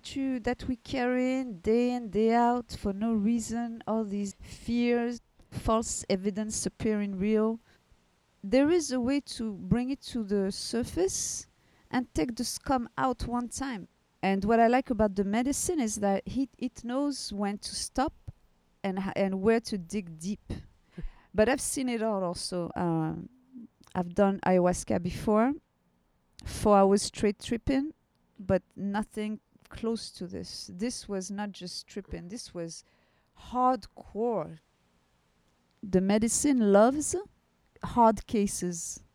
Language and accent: English; Florida, United States; I came from Florida after having done a lot of research.